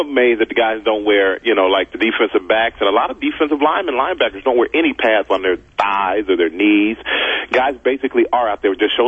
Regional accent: Germany; also born or lived in Houston, United States; I was born in Houston, but I was raised in Germany, yeah.

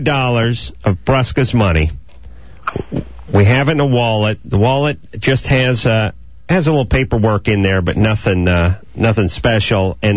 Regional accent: North Hollywood, California, United States; Like, I'm from North Hollywood.

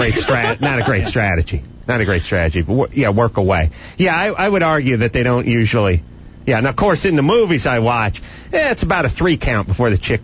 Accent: Los Angeles, California, United States; I'm from Los Angeles.

